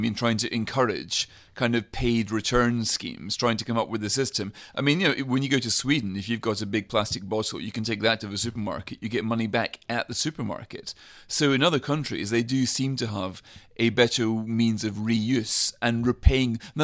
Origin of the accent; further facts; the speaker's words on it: Scotland, United Kingdom; when I was young, growing up in the Highlands, you'd be thrilled if you were a young boy to come across a discarded iron brew bottle